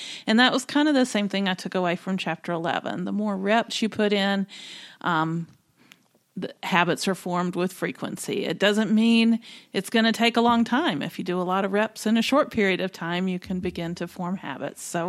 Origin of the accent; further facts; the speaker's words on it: Natchez, Mississippi, United States; It struck me that it said Natchez, Mississippi.